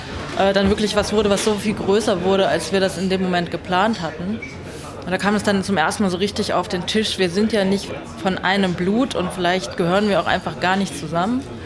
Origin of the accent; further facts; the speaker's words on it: Osnabrück, Lower Saxony, Germany; also born or lived in South Korea; Ich bin 1977 in Südkorea geboren und im November 1977 nach Osnabrück in Niedersachsen adoptiert worden und bin dann in Niedersachsen, dort in Deutschland, mit meiner Adoptivfamilie aufgewachsen.